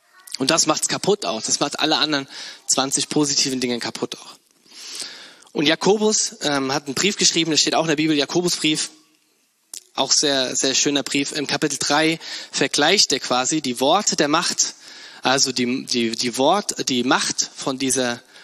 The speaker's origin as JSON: {"language": "German", "town": "Bad Kreuznach", "region": "Rhineland-Palatinate", "country": "Germany", "lives_now": "Neunkirchen, Germany", "said": "Ich komme ja eigentlich aus Bad Kreuznach, in der Nähe von Mainz, ein bisschen bei der südlichen, eine nahe Weinregion. Wunderschön. Und dann bin ich hier nach Neunkirchen gekommen, ins Siegerland."}